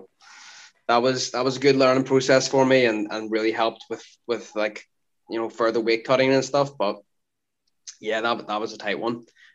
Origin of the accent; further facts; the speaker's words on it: Belfast, Northern Ireland, United Kingdom; I got another world titles opportunity to fight in Belfast, in my hometown.